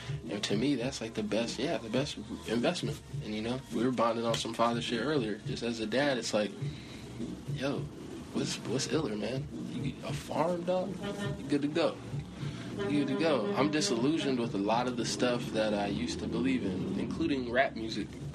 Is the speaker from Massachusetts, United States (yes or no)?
no; Chicago, Illinois, United States; Like, man, I'm from Chicago. My family's from Chicago.